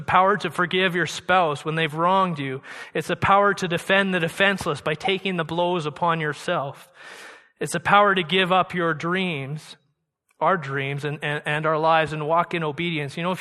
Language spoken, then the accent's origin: English; Guildford, South East England, United Kingdom; In the church I grew up in Surrey, Church of the Nazarene, Guilford Church of the Nazarene, Chris is here.